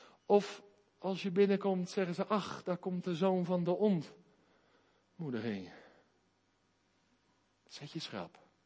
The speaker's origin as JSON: {"language": "Dutch", "region": "South Holland", "country": "Netherlands", "said": "Ik kom uit het Westland. Daar had iedereen wel een bijnaam."}